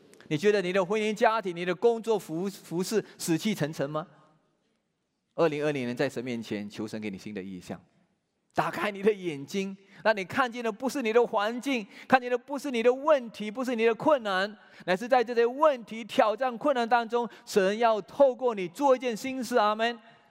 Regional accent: Malaysia; 他是台湾来的，我是马来西亚来的。

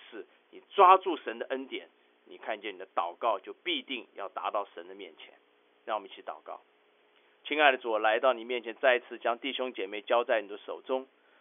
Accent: China; 就像我们中国人一样，我们每中国人都喜欢到餐馆去吃饭

